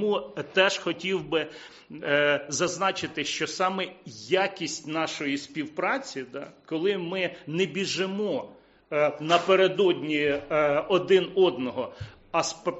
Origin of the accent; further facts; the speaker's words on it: Kamianets-Podilskyi, Khmelnytskyi Oblast, Ukraine; Моє рідне місто Кам'янець-Подільський